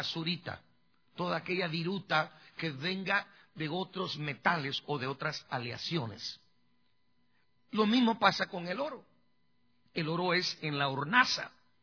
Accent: California, United States; born there; ¿Por qué tengo que irme del estado donde yo nací para otro lugar, para buscar una mejor vida?

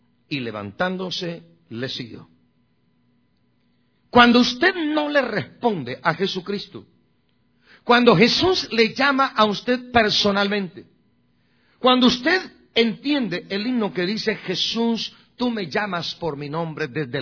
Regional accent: Guatemala; hubo un terremoto donde solamente en mi pueblo, que éramos más de 12.000 habitantes, se murieron 10.000. 2.000 quedamos vivos nada más.

